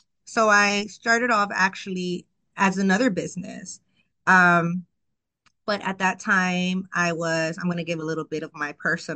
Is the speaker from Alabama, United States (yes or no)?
no; Houston, Texas, United States; I am from Houston, Texas. Well, really born in Pasadena, Texas, but been living in Houston all my life. My family is from Mexico, and yeah